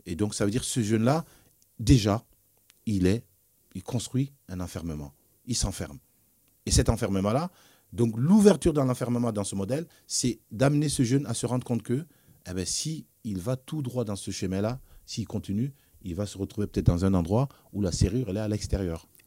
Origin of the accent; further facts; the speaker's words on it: Besançon, Bourgogne-Franche-Comté, France; je suis né, j'ai grandi à Planoise. Et Planoise, c'est vraiment mon paradis